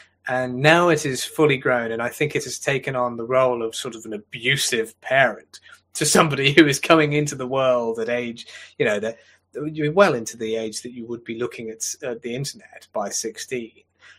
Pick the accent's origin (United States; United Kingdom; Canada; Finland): United Kingdom; England; I'm an Englishman first and a Christian second